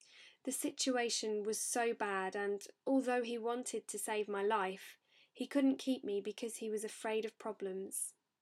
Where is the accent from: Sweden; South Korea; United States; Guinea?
Guinea; also born or lived in Liberia; I was born in Liberia in 1993. During the war, I lost my parents, so I was taken to Guinea-Conakry, where I was adopted by the army.